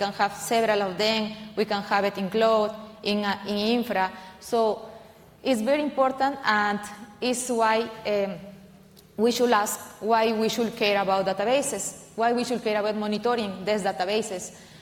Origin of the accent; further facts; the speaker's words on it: Peru; About me, I am from Peru.